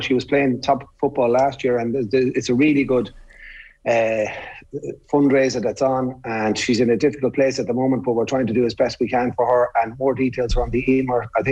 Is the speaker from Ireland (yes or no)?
yes; Navan, County Meath, Ireland; forged new friends with lads from other schools in Navan.